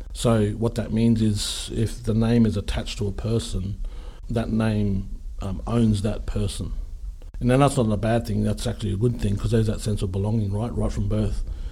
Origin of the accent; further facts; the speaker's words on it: Mackay, Queensland, Australia; born there; I was born in Mackay, so Mackay as a working class community and me having a name like … I guess I always struggled to find my place.